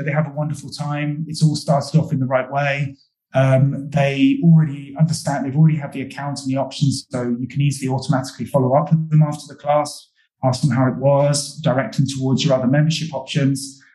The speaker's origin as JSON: {"language": "English", "region": "England", "country": "United Kingdom", "said": "And as an English person, that's absolutely excruciating."}